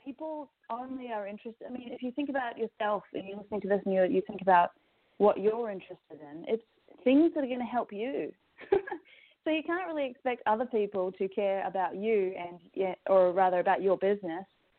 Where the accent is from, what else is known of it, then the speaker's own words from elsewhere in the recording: New Zealand; I wrote a post about how I grew up in New Zealand fishing with my dad.